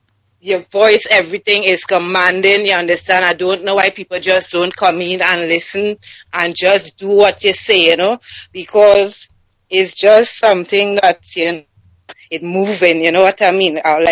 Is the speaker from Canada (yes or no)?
no; Trinidad & Tobago; now in London, United Kingdom; Yes, but I am from Trinidad.